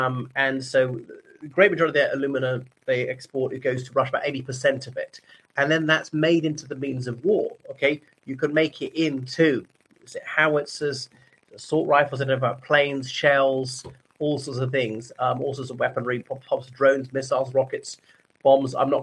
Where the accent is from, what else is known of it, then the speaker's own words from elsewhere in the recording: Ireland; from Ireland.